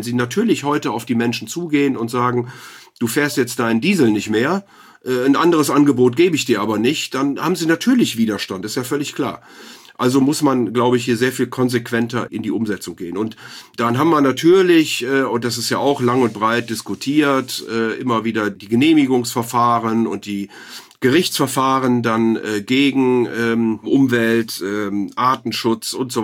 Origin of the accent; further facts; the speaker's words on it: Rhineland, Germany; will Sie nicht totreden als Rheinländer hier.